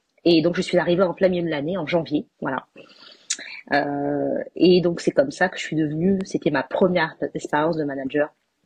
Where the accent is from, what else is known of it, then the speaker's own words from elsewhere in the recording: Réunion; moved away as an adult; now in France; je suis réunionnaise